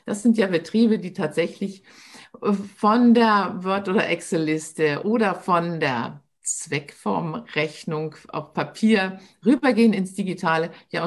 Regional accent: Hamburg, Germany; now in Munich, Germany; Ich lebe hier im Münchner Raum, am Speckgürtel von München, bin aber eine Hamburgerin. Ich sage immer, Hamburg ist meine Heimat, München ist mein Zuhause.

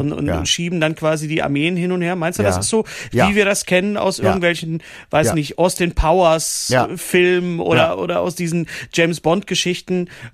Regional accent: Bochum, North Rhine-Westphalia, Germany; obwohl meine Heimatstadt Bochum eine Partnerstadt hat namens Donetsk.

